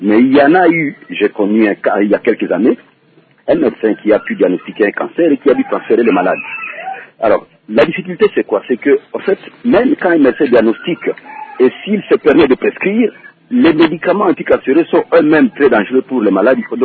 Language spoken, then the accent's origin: French; DR Congo; ici chez nous au Congo.